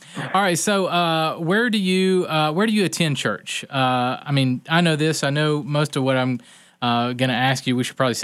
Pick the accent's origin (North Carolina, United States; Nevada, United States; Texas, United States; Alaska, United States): North Carolina, United States; I'm from North Carolina, and I have extended family in Wilmington, North Carolina, which is a big, huge, film industry market.